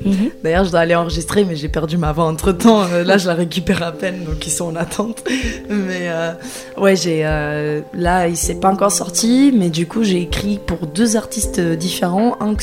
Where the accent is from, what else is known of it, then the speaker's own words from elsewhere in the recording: Portugal; French is a second language; now in France; je suis portugaise de base. Je suis arrivée en France en 2012. Je me retrouve en France aujourd'hui